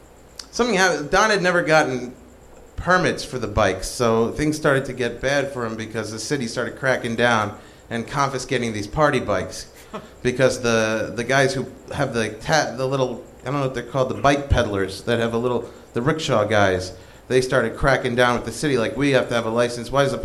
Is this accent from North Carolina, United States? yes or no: no; Queens, New York, United States; I said, originally from Queens.